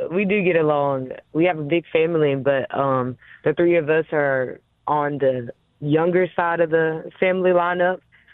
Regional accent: Memphis, Tennessee, United States; I would say because we're from Memphis, we weren't allowed to listen to much secular music, per se.

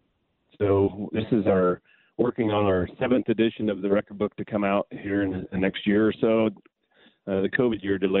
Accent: Oregon, United States; I grew up in Eastern Oregon in ranching family

